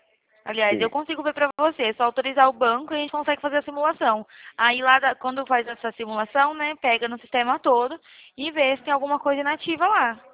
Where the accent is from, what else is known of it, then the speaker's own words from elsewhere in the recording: Bebedouro, São Paulo, Brazil; de Bebedouro, a cidade é Bebedouro, no estado de São Paulo.